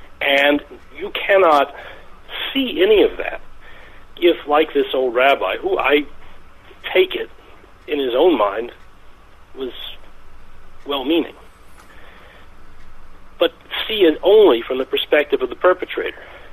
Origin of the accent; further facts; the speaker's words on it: Deep South, United States; born there; Particularly, perhaps because I was born in the Deep South